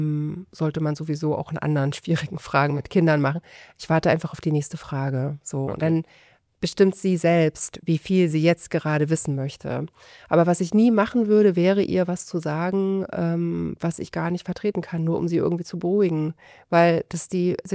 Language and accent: German; Leipzig, Saxony, Germany; nachdem ich dann aus Leipzig einmal weg war, wo ich herkomme, immer so die einzige Ostdeutsche.